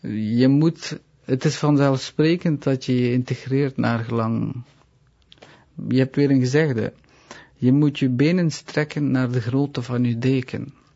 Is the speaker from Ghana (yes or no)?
no; Belgium; En ja, ik ben Belg. Ik bedoel, ik heb de meeste tijd van mijn bestaan hier rondgelopen. Ik ben Belg.